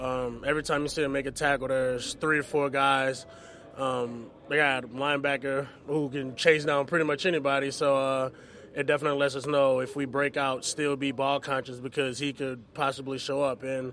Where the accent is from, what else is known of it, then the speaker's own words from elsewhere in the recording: Louisiana, United States; also born or lived in Alabama; growing up in Louisiana and playing at Alabama, I'm kind of used to it.